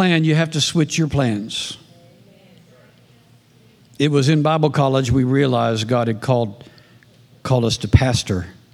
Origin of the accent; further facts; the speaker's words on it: Florida, United States; And remember, we're from Florida. We don't know anything about peanuts.